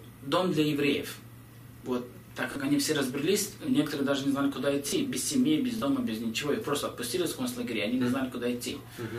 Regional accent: Israel; о, ребята, я тоже из Израиля

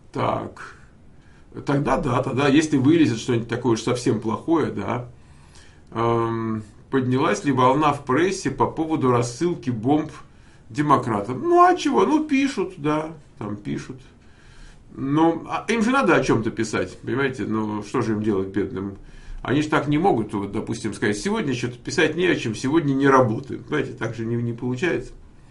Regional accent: Moscow, Russia; now in United States; вот я вот как человек калифорнийский, хоть я и москвич, конечно, в прошлом, да, там я привык к снежку

